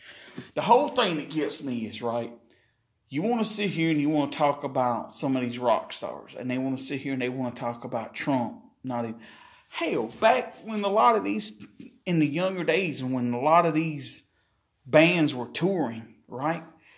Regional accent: Chesterfield, South Carolina, United States; I mean, you take, for instance, like my hometown of Chesterfield, South Carolina.

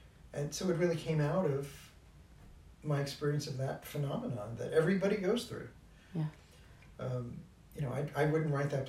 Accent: Brooklyn, New York, United States; when I was growing up in Brooklyn, and, you know, you grew up in a very modest household

